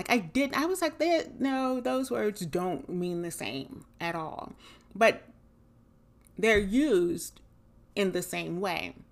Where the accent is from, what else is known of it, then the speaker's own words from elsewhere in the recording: Southern United States, United States; And I'm a Southerner, so good Lord, it's just something we do.